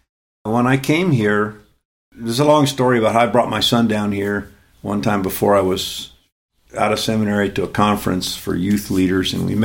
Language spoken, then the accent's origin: English; California, United States; I was born and raised in California, around Hispanics, mostly Mexicans.